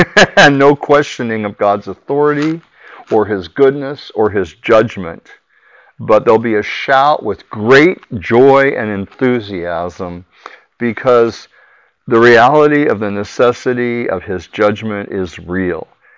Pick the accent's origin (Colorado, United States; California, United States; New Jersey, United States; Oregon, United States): Oregon, United States; Portland; You know, I'm from Portland, Oregon.